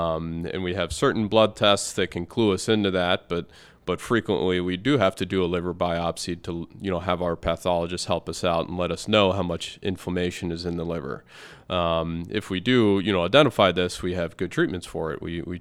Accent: Erie, Pennsylvania, United States; I'm from Erie, and like I said, I wanted to come back to work with, you know, with my hometown.

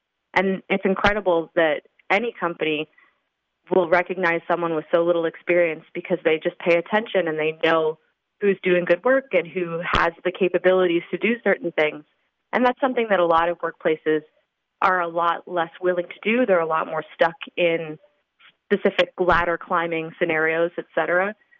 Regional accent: Slippery Rock, Pennsylvania, United States; I am from the Slippery Rock area originally, and I came up to Erie to attend Mercyhurst University for my undergrad.

